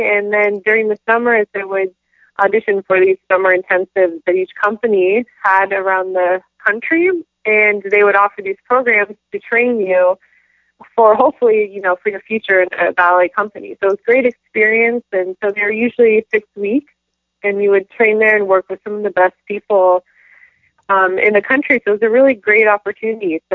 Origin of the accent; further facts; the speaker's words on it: California, United States; I just really wanted to be back here. I mean, it is home to me, and I grew up here, and my family's here.